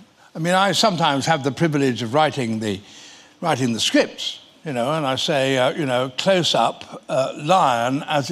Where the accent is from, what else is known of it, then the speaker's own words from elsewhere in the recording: West Midlands, United Kingdom; I was brought up in the Midlands and I looked for fossils as a kid, and I've never stopped, really.